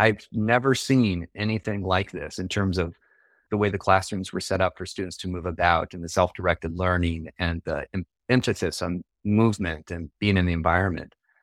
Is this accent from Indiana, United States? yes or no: yes; Nappanee, Indiana, United States; So I grew up in Napanee, Indiana, which is a small town of about 5,000 people in northern Indiana.